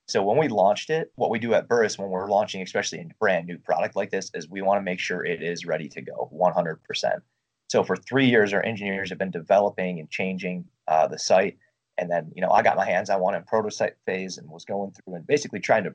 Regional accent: Colorado, United States; The only caveat to that is it's actually illegal in a couple of states, my home state of Colorado being one of those.

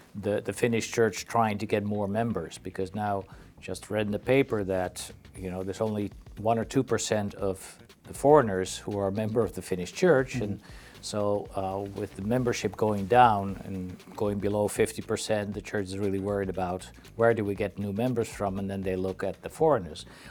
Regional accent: Netherlands; English is a second language; I come from the Netherlands.

